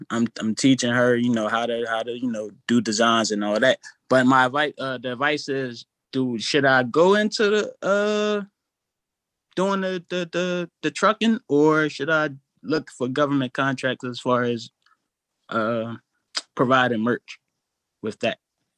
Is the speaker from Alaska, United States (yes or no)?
no; Philadelphia, Pennsylvania, United States; I'm from Philly too